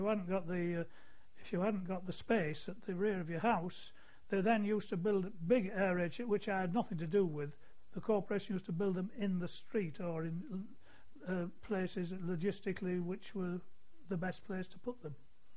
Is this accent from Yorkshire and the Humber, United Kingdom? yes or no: yes; Hull, Yorkshire and the Humber, United Kingdom; The whole of my informative life was in Hull.